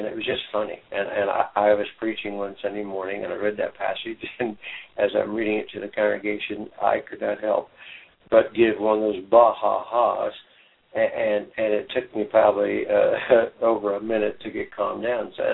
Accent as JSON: {"language": "English", "region": "Colorado", "country": "United States", "said": "And of course, I'm from Colorado, and squall is not a good name"}